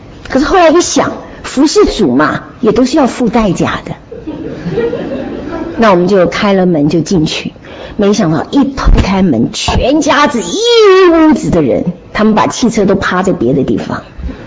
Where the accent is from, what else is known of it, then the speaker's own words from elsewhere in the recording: Shandong, China; 我是山东人，妈妈从小就常常包饺子包包子